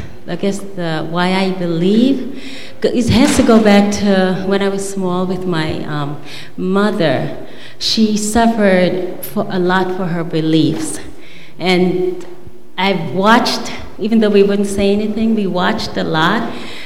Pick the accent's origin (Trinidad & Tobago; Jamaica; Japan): Jamaica; moved away; There were 10 of us, and we're originally from Jamaica.